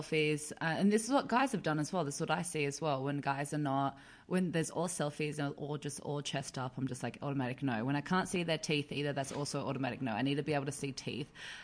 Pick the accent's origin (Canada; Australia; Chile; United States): Australia; Like, I'm from Australia.